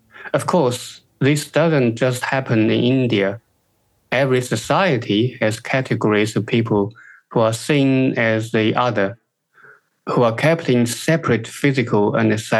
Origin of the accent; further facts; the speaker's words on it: China; For me, growing up in China, for example, in my home, I didn't have what you might call personal space